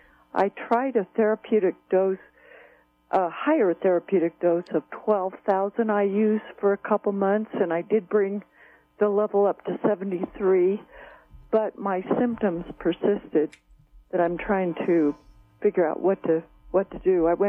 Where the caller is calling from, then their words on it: Colorado, United States; Yes, Colorado.